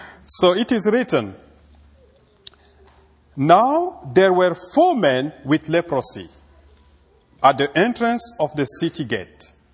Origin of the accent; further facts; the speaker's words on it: Cameroon; now in United States; All our life, as you can feel it through my accent, we were born and raised in Africa.